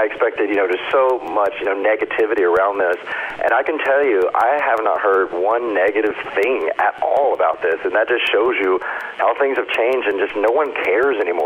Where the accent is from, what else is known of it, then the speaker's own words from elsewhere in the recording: Mississippi, United States; And, you know, I'm from Mississippi, so to be able to walk down the aisle with my mom and dad on each arm